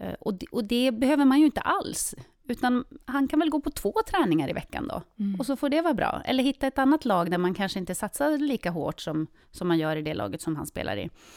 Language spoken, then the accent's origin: Swedish; Jokkmokk, Norrbotten County, Sweden; Jag är uppväxt i Jokkmokk.